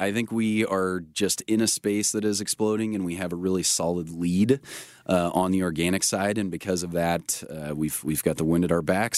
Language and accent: English; Sacramento, California, United States; also born or lived in San Francisco / Los Angeles; I had done 7 years in San Francisco and 7 years in Los Angeles. And growing up in Sacramento, you love to be able to see some open spaces and green.